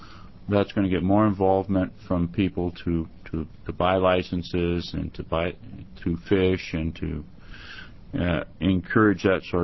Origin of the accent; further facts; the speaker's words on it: Astoria, Oregon, United States; I'm from Astoria.